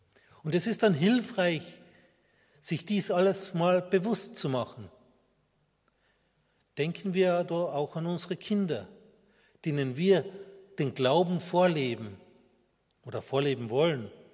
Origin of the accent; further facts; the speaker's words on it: Carinthia, Austria; Bei mir in meiner Heimat in Kärnten